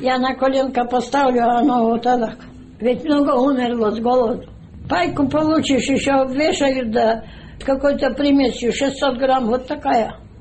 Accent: Ladyshevo, Russia; Я из Ладышева родом выросла в бедной семье, без отца с 5 лет.

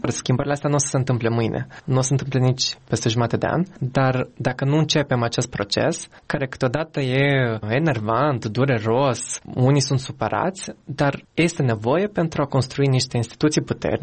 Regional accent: Chișinău, Moldova; moved away; în 2010 am plecat din Chișinău, trăind acolo. Oricum, eu am fost foarte atașat de țară, în primul rând pentru că familia mea este aici.

